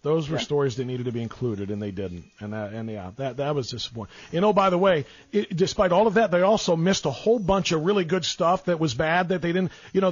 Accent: Cleveland, Ohio, United States; heartbreak and torment of years and years and years of the three major professional teams in that city, my hometown, your hometown, Jim Cushlin's hometown. For all of the Cleveland Indian Brown and Cavaliers fans listening

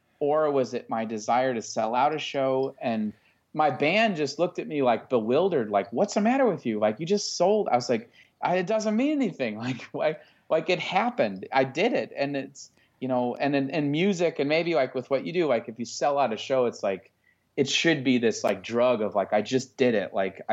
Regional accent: Indiana, United States; Like, I grew up in Indiana

